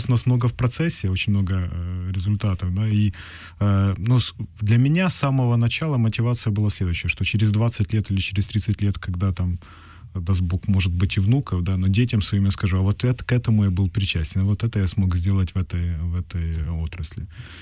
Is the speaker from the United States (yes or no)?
no; Ivano-Frankivsk, Ivano-Frankivsk Oblast, Ukraine; Да, я сам из Ивано-Франковска, да.